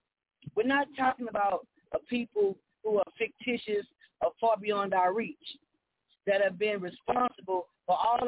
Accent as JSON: {"language": "English", "town": "New Orleans", "region": "Louisiana", "country": "United States", "tie": "born or raised there", "lives_now": "Houston, United States", "said": "coming off the heels of taking a dip down into my hometown in New Orleans, on this highway heading back to H-Town."}